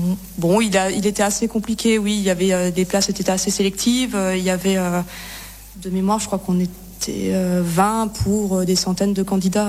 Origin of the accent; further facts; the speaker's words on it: Grand Est, France; now in Lyon, France; Je suis de Lorraine. et j'ai intégré Lyon voilà, parce que le poste s'est présenté et que j'avais envie de bouger.